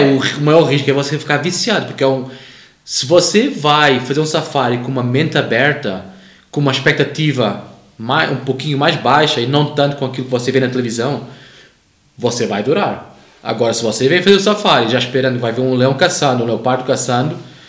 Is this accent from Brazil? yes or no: no; Lisbon, Portugal; Eu sou português e eu sou de uma cidade bem pequena do lado de Lisboa, que é muito famosa pelas touradas, pelos negócios com o boi.